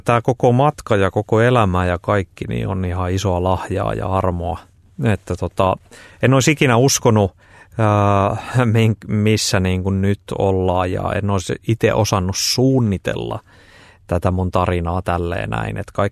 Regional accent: Lappajärvi, South Ostrobothnia, Finland; Että mä oon tosiaan Lappajärveltä kotoisin. Se on pieni paikkakunta, asuu nykyään reilusti alle 4000 ihmistä siellä.

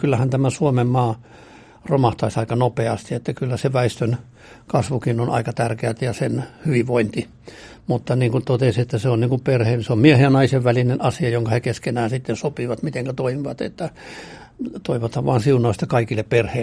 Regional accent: Saarijärvi, Central Finland, Finland; born there; Minä synnyin Saarijärvellä ja perhe oli tosi suuri, mihinkä mä synnyin. Kaiken kaikkiaan 15 lasta

